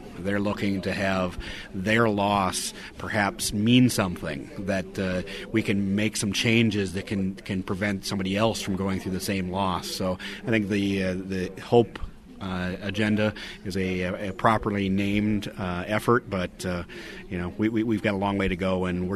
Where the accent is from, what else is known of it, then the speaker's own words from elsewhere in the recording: Green Bay, Wisconsin, United States; Well, you know, my hometown, we have a similar task force. Brown County, Green Bay area has a similar task force.